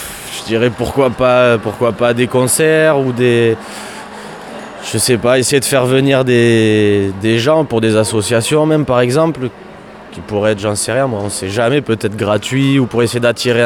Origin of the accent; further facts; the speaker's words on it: Saint-Pierre-du-Mont, Nouvelle-Aquitaine, France; Oui, j'habite à Saint-Pierre-du-Mont. J'ai grandi ici, après je suis parti un peu sur Bordeaux et je suis revenu.